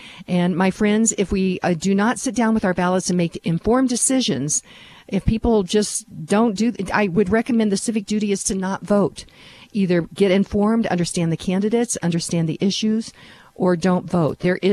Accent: Kansas, United States; I'm from Western Kansas, so I really like farmers.

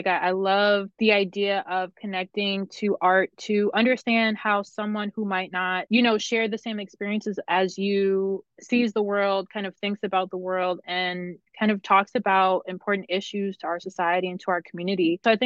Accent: Brooklyn, New York, United States; moved away as an adult; now in Buffalo, United States; No. So I'm from Brooklyn, New York, originally. I came here for school. I'm an alum of Buffalo State and have been here ever since.

